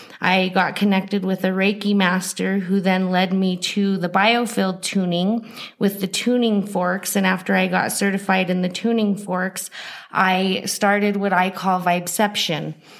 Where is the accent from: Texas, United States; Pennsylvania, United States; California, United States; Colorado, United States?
Colorado, United States; Gardner; now in Denver, United States; So I am originally from Southern Colorado, Gardner. I grew up there. I was raised a Jehovah Witness until I was about 16. I then went into my adulthood and moved to Denver.